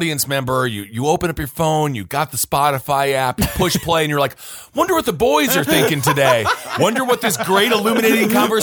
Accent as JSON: {"language": "English", "region": "Wisconsin", "country": "United States", "said": "Because I'm from Wisconsin."}